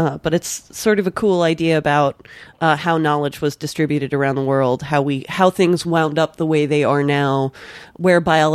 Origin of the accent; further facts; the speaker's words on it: Scotland, United Kingdom; I mean, I'm a Scot